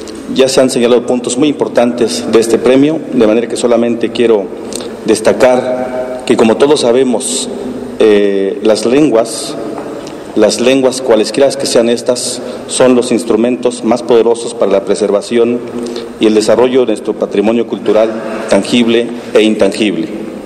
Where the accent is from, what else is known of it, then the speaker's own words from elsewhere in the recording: Chiapas, Mexico; first language Tzeltal; Spanish is a second language; Este es un breve saludo en mi lengua madre, la lengua maya tzeltal de Chiapas.